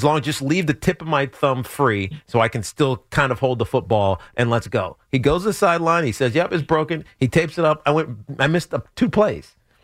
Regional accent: Roanoke, Virginia, United States; So my mom and dad went to Virginia Tech, and I grew up in Roanoke, which is 38 miles away or whatever it is.

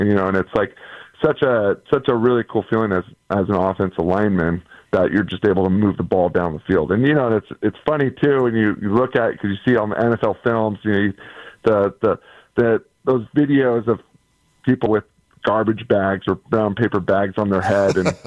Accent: Sonoma, California, United States; I'm from Sonoma, born and raised out here in Sonoma Valley in California.

